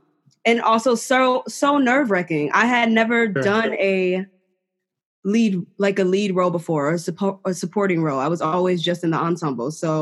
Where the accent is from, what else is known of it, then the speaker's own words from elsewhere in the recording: Chicago, Illinois, United States; No, I'm from Chicago. Chi-town.